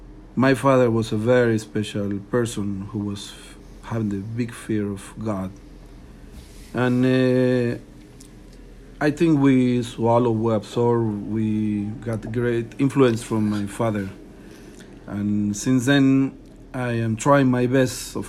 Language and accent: English; Veracruz, Mexico; born there; English is a second language; I was born in not a Jewish family. I was born in Mexico, Veracruz, in a Christian family.